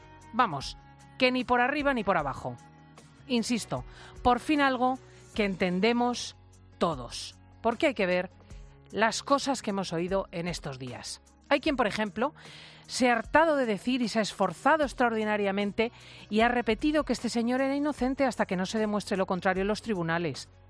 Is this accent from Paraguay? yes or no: no; Spain; así somos los españoles